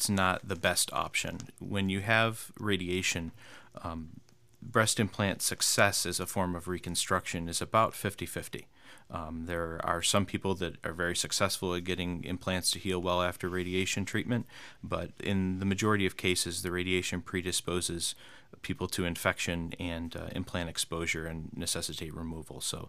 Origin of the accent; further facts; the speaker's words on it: Utica, New York, United States; also born or lived in St. Louis / Boston; Yes, I was born and raised in Utica and attended Utica College for my undergraduate degree